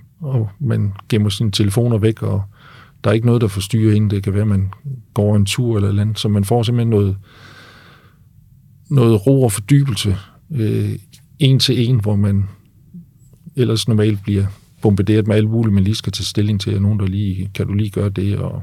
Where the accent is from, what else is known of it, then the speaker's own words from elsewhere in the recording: Aarhus, Central Denmark Region, Denmark; Og for eksempel, nu kommer jeg fra Aarhus, og vi sidder herude på Dragør der.